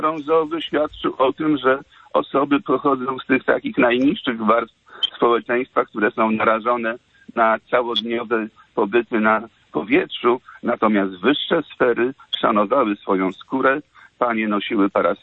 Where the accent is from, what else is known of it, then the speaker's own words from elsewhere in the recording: Sopot, Pomeranian Voivodeship, Poland; ja jestem z Sopotu, mieszkam w Sopocie